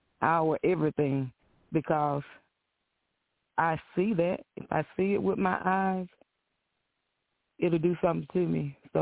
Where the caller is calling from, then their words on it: LaGrange, Georgia, United States; Hey, Frank … from LaGrange, Georgia.